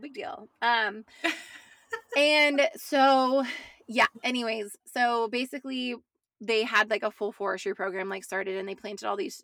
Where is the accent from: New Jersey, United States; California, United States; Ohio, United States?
California, United States; And like, we told him we're from California and whatever.